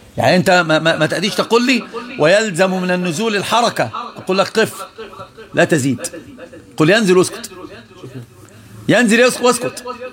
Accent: Alexandria, Alexandria Governorate, Egypt; انا اسكندراني

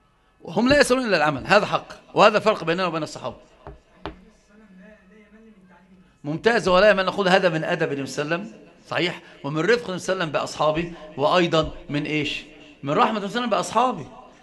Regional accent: Egypt; يعني هو حتى عندنا في مصر يقولون إن كان حبيبك عسل

